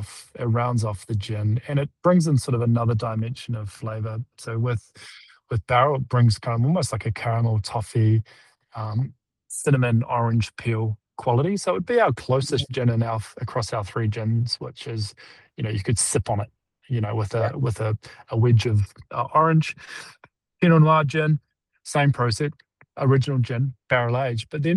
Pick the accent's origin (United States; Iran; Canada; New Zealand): New Zealand; We're Kiwi though, right?